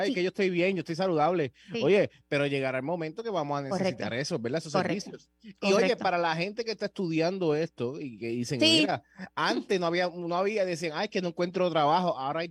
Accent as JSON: {"language": "Spanish", "country": "Puerto Rico", "said": "Así como boricua, como tú y como yo"}